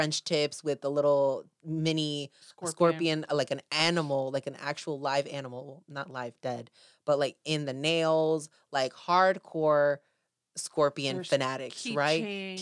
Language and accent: English; Mexico; We're from Mexico, and the national animal is the scorpion, and that's what you are.